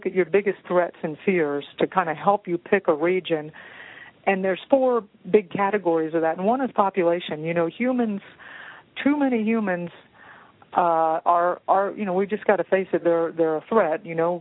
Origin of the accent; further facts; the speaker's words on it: Florida, United States; But for me personally, I grew up in South Florida, and I'm used to green and lush and moist